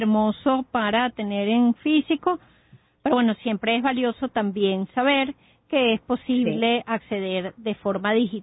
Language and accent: Spanish; Caracas, Capital District, Venezuela; somos caraqueños y eso es una impronta de la que no te puedes librar.